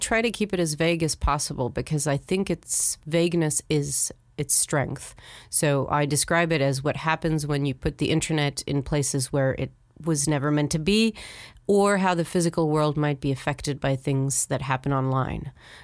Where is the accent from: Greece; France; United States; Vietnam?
France; Paris, Île-de-France; also born or lived in Middle East; I grew up in Paris, and I think it's in the Paris museums.